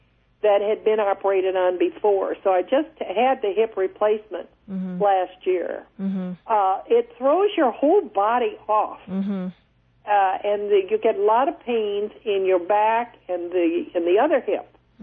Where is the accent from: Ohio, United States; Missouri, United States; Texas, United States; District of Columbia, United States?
District of Columbia, United States; Washington; Well, I was born in Georgetown Hospital in Washington, D.C. in 1937.